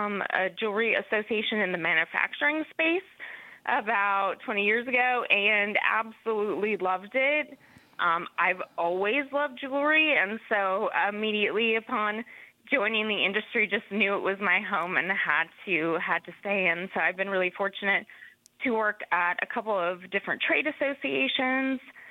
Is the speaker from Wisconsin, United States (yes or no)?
yes; Wisconsin, United States; So I'm actually from Wisconsin.